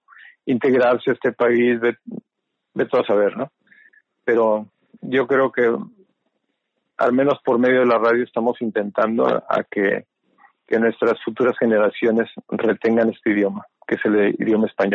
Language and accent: Spanish; Mexico; yo soy mexicano, entonces siempre nos ha dolido mucho esa actitud.